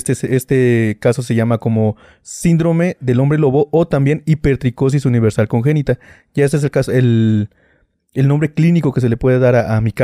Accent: Loreto, Zacatecas, Mexico; Venimos del municipio de Loreto, Zacatecas. Toda mi familia radica ahí y pues ya, como te lo digo

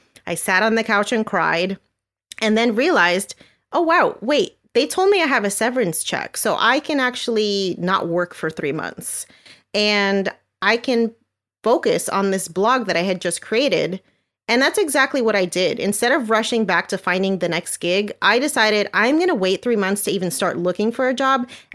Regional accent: New Jersey, United States; now in Florida, United States; So I'm originally from New Jersey. I had moved down to Florida

